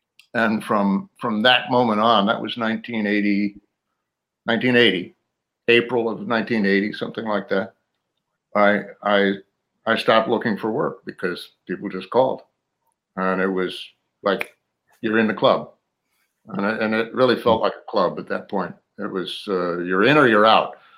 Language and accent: English; Vermont, United States; moved away as an adult; now in Boston, United States; Well, I'm originally from Vermont, and I came to Boston in 1966 to go to Boston University School of Fine Arts and study theater.